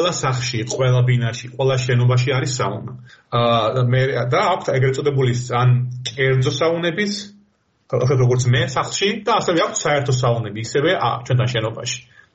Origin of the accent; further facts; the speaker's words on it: Batumi, Adjara, Georgia; დავიბადე და გავიზარდე ბათუმში